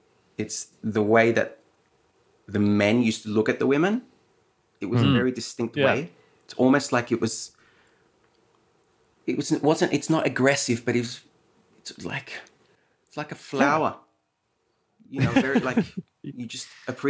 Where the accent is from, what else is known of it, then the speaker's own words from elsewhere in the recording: Sydney, New South Wales, Australia; also born or lived in Chile; No, I was born in Chile. So the first 5 years of my life, yeah. And then I had my sixth birthday in Sydney, Australia.